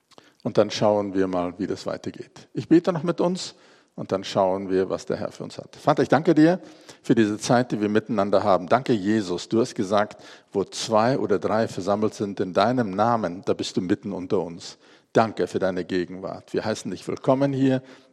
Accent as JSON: {"language": "German", "country": "South Africa", "tie": "born or raised there", "first_language": "German", "said": "Ich bin in Südafrika geboren und aufgewachsen und meine Vorfahren, die kamen als Missionare nach Südafrika. Und deswegen bin ich dann deutschsprachig in Südafrika aufgewachsen"}